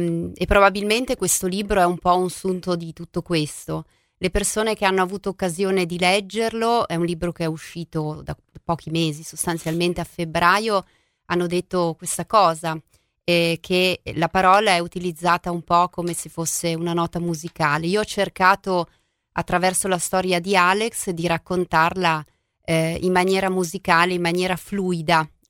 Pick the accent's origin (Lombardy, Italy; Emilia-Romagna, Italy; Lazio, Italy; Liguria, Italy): Emilia-Romagna, Italy; Parma; born there; di ritorno da Roma, nella mia città natale che è Parma